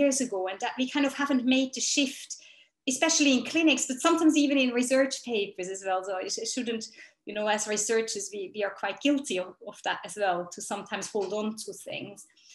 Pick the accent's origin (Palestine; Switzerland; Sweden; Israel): Switzerland; accent: Swiss; English is a second language; I trained as a physiotherapist back in Switzerland, hence my accent that I somehow cannot lose, and decided to go to Australia to study for a master's degree there.